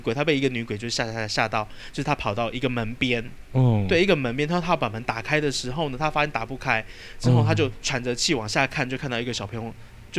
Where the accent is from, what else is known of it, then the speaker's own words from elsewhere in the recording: Kaohsiung, Taiwan; 因为我们都是高雄人，所以我们要来讲一下